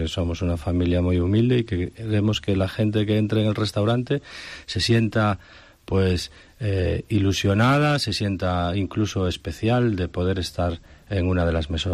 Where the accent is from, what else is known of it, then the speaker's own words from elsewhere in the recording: Ourense, Galicia, Spain; el restaurante de tu ciudad, donde naciste, donde ibas a la droguería a comprar pues los recaos que te mandaban tus padres, pues ahora tienes el restaurante allí y ver que eso funciona y ver que la gente de Orense pues está orgullosa